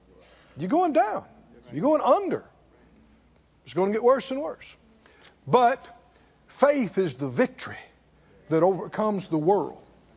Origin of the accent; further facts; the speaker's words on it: the South, United States; I'm from the South, okay?